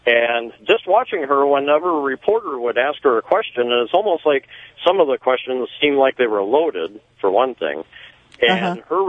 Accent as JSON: {"language": "English", "town": "Warren", "region": "Pennsylvania", "country": "United States", "said": "Well, I am from Warren, Pennsylvania."}